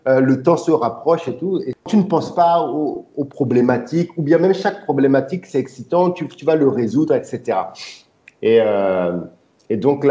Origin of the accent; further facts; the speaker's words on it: Togo; au Togo, je viens du sud du Togo, et on utilise plutôt pour les assaisonnements des poissons séchés, des poissons fumés.